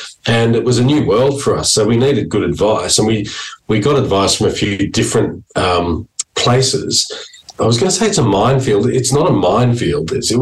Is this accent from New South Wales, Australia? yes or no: yes; Sydney, New South Wales, Australia; these are the kinds of things that four blokes growing up in Sydney had no idea we'd ever be contemplating.